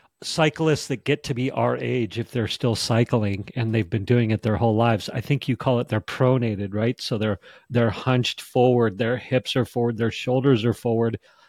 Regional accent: Jackson Hole, Wyoming, United States; And I tell you this because I grew up in Jackson Hole, Wyoming. And my father, he was a mountain man, hippie, lawyer, but just loved the mountains.

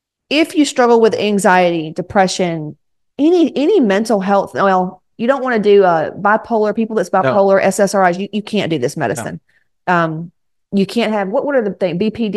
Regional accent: the South, United States; most of us, especially like Southern, I grew up in South.

